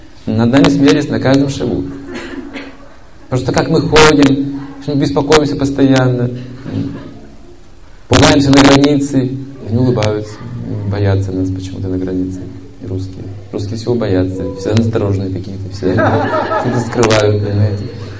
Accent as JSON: {"language": "Russian", "country": "Russia", "said": "Мы же русские, мы же по-русски"}